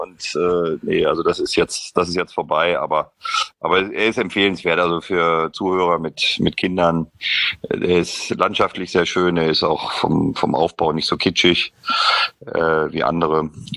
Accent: Northern Germany, Germany; wir sind ja Norddeutsche

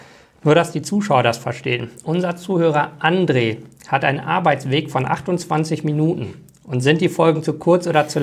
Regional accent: Bochum, North Rhine-Westphalia, Germany; das ist größer als meine Heimatstadt Bochum.

